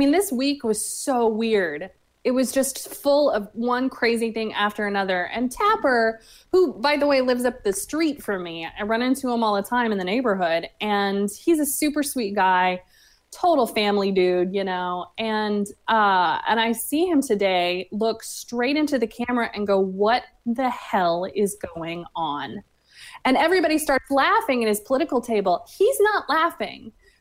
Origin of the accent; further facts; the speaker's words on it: the South, United States; I'm from the South. It's like when you feel bad for somebody, but you want to be a little bit condescending, it just comes out.